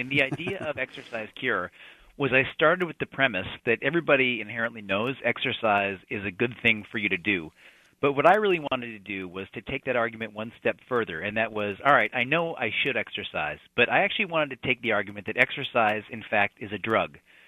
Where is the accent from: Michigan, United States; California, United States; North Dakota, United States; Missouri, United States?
Missouri, United States; Kansas City; now in New York, United States; As you know, I'm from Kansas City originally.